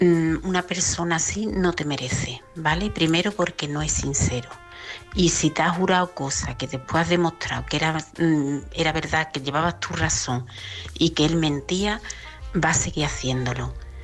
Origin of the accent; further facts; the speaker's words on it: Seville, Andalusia, Spain; de Sevilla